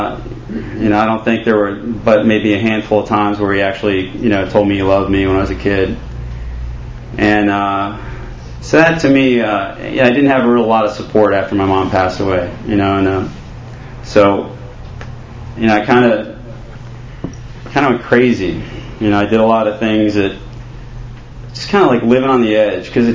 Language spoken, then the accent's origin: English; Pennsylvania, United States; I was born outside of Philly. I don't know if you can tell if I still have my accent or not, but I grew up right outside of Philly.